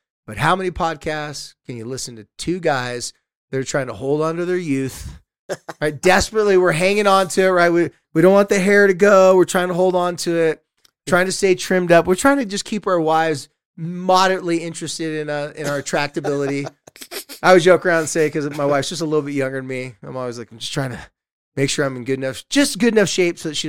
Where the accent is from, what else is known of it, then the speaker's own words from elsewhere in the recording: Carlsbad, California, United States; the hotel we stayed at was near Legoland, because my hometown's Carlsbad, Legoland's at.